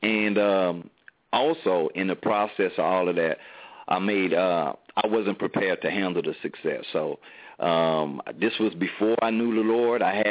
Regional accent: Port Arthur, Texas, United States; I'm from Port Arthur, Texas. We call it, the listeners might recognize that city as the land of the trill, courtesy of … rest in peace

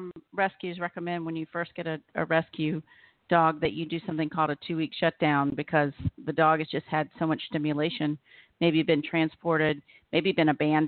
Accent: Alabama, United States; I'm from the South. I'm from Alabama. And in the South, there's an overpopulation of dogs.

